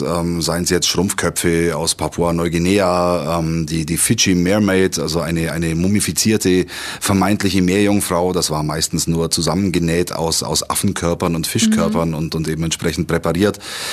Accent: Dillingen an der Donau, Bavaria, Germany; Ich komme aus Dillingen an der Donau und dort gibt es in der Nähe, in Höchstädt, in Fristingen und so weiter, haben jede Menge Schausteller ihr Winterquartier und auch ein Zirkus hat dort oder hatte damals dort zumindest ein Winterquartier

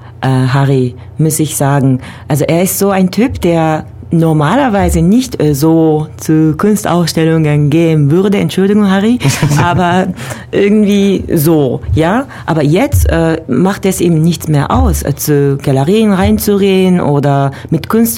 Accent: Japan; now in Ulm, Germany; Also wir sind beide Japaner.

